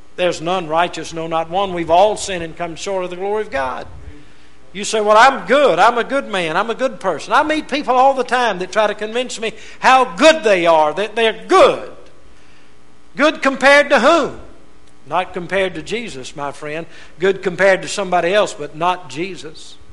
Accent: Rayville, Louisiana, United States; Every now and then I go through my hometown, great metropolitan area called Rayville, Louisiana.

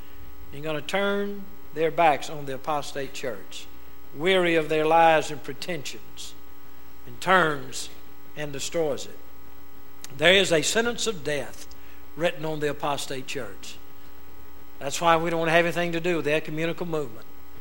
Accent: United States; I thank God that I was raised in America. I thank God that I was raised in a Christian home.

